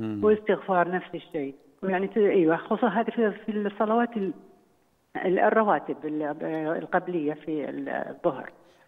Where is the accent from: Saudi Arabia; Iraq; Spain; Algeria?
Saudi Arabia; يعني أنا عندي أسهم في بنك خليجي، مش عندنا في السعودية